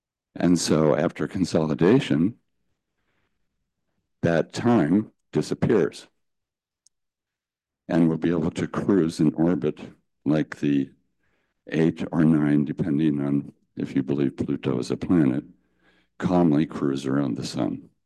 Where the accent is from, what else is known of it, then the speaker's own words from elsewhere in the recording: Massachusetts, United States; In addition, I came from Massachusetts, and in Massachusetts, there's an explicit law